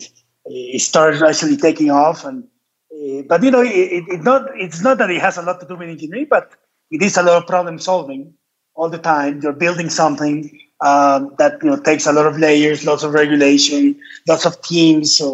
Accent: Colombia; English is a second language; because I'm a Colombian. I'm also an American citizen.

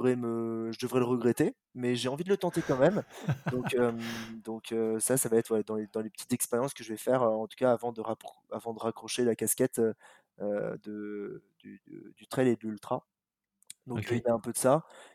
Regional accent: Paris, Île-de-France, France; je suis un parisien

